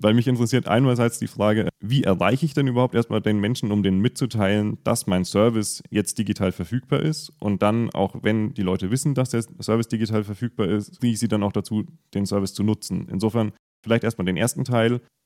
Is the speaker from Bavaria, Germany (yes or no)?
yes; Bavaria, Germany; weil mich das direkt an meinen Heimatort erinnert. Bei mir im Nürnberger Land gibt es mittlerweile relativ viele Initiativen